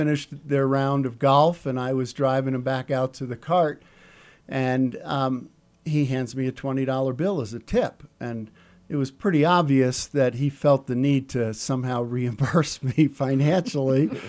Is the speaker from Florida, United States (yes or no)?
no; New York, United States; And being a Catholic, Italian, Irish Catholic, growing up in New York and being somewhat of a sports fanatic